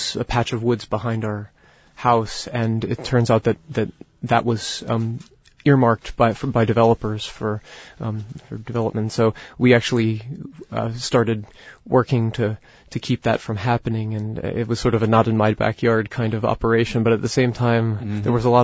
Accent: United States; it means a lot to me as an American Jew

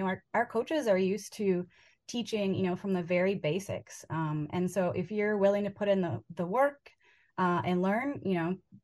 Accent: Wisconsin, United States; growing up in Packer country

